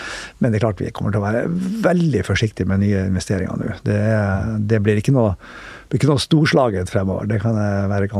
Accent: Northern Norway, Norway; Altså, som nordlending så synes jeg at de går glipp av veldig mye, de som aldri har vært i Nord-Norge

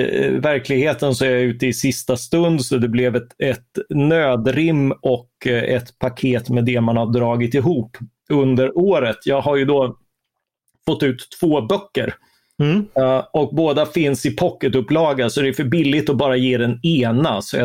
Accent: Karlskrona, Blekinge, Sweden; Jag är från Karlskrona som sagt.

